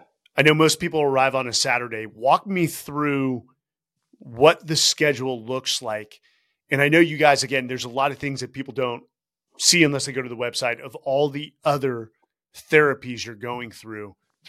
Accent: California, United States; We're from the Bay Area.

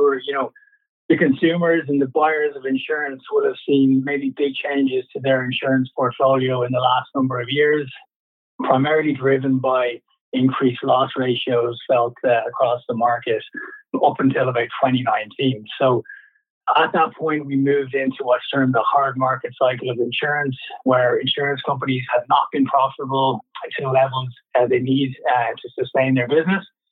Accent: Dublin, Leinster, Ireland; moved away as an adult; now in Vancouver, Canada; I started my career in Dublin, Ireland, my hometown, fresh out of university with no idea what I was getting myself in for. But it's been, yeah, a very interesting and enjoyable career to date. It's taken me to Canada. I moved here in 2014 to Vancouver.

